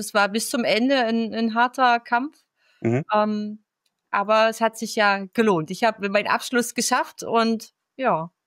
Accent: East Germany, Germany; born there; Ich komme ja gebürtig aus Ostdeutschland und war bei meinem Berufseinstieg ja dann in der Nähe von Stuttgart.

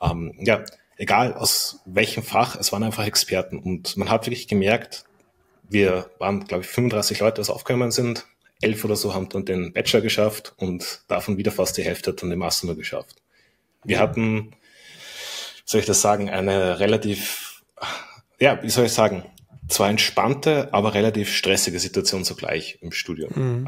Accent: Austria; bei uns in Österreich heißt es Matura, in Deutschland heißt es ja Abi

